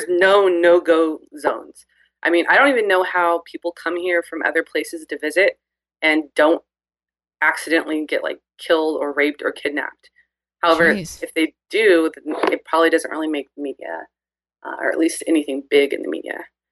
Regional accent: California, United States; Yeah, I'm from the Bay Area, South Bay Area, California

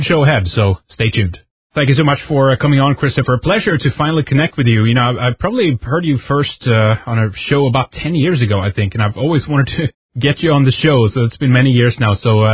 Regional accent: Sweden; from Sweden.

